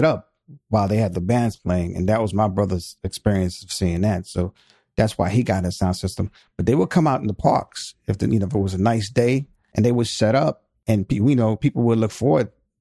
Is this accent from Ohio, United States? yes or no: no; Queens, New York, United States; We're from East Elmhurst, Queens, and that's like where the LaGuardia Airport is located.